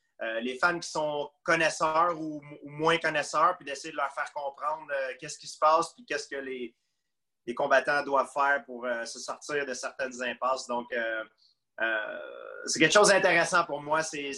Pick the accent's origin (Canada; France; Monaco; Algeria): Canada; Quebec; On dit ici, chez moi, au Québec, on dit, il y a un dicton qui dit on ne dit jamais, jamais.